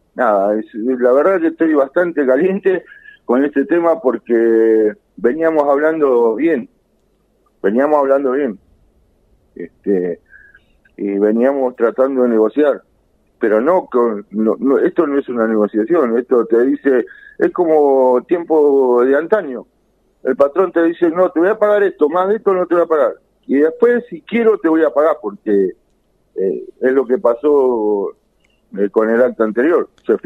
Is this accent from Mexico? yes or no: no; Puerto Madryn, Chubut, Argentina; yo soy de Madryn